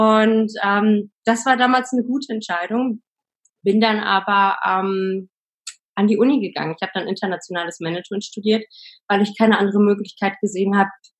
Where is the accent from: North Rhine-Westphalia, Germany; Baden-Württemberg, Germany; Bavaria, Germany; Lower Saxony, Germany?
North Rhine-Westphalia, Germany; Sprockhövel; in meiner Heimatstadt oder am Heimatsdorf Sprockhövel, was neben Bochum liegt